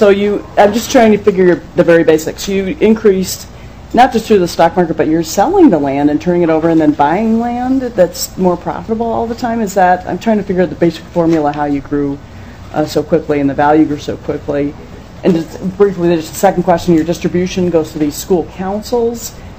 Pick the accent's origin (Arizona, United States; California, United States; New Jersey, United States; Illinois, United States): Arizona, United States; Tucson; Yeah, I grew up in Tucson, so I'm familiar with prairie dogs.